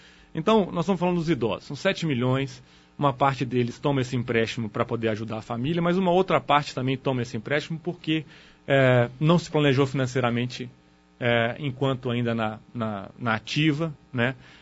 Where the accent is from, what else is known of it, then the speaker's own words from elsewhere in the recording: Minas Gerais, Brazil; eu sou mineiro, né? Quer dizer, um pouco mais tradicional, desconfiado.